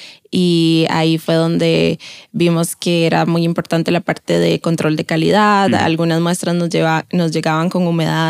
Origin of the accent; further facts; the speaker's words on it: Tarrazú, San José, Costa Rica; Yo por mi lado ya tenía muchos conocidos porque soy de ahí, de Tarazú, y la actividad principal es café